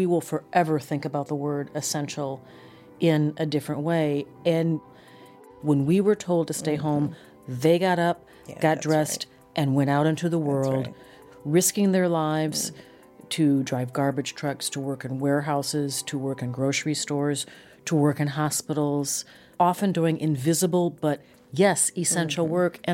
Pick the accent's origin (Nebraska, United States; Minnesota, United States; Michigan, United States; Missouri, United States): Minnesota, United States; I grew up in Minnesota where we didn't have Soul Train.